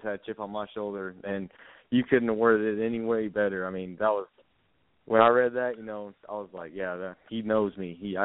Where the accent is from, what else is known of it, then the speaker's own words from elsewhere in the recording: Yulee, Texas, United States; Yeah, I'm from Yulee, Texas. It's more around Lubbock area, and we play pretty tough schools around here.